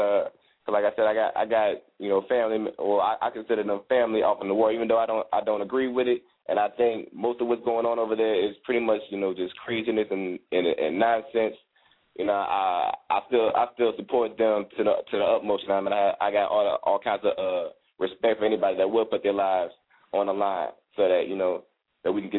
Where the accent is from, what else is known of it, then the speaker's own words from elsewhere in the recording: New Orleans, Louisiana, United States; You know what I mean? I'm a rapper from New Orleans